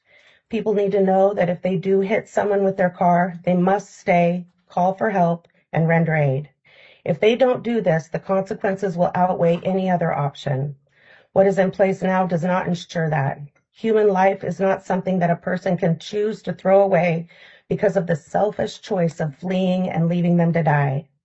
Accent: Alaska, United States; I have never felt so disheartened by my home state of Alaska.

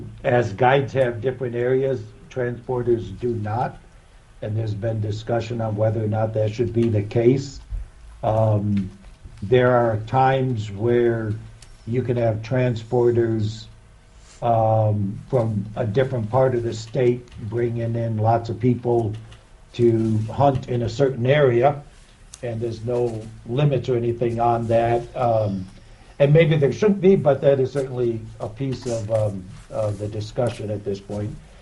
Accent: Glennallen, Alaska, United States; I'm from Glen Allen, Alaska

